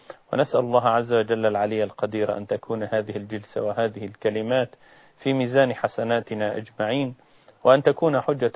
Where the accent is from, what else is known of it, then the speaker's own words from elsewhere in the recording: Egypt; عندنا في مصر